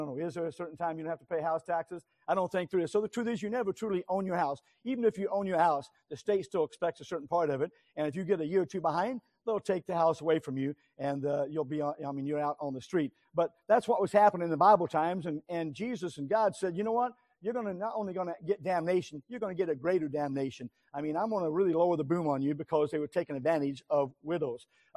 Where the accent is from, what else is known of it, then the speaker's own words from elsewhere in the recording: Missouri, United States; now in Texas, United States; I grew up in Missouri. Missouri is different than Texas, by the way.